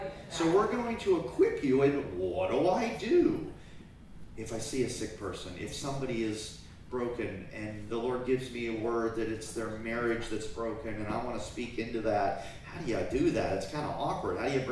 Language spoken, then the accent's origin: English; Virginia Beach, Virginia, United States; I'm from Virginia Beach, so we have the same sort of thing.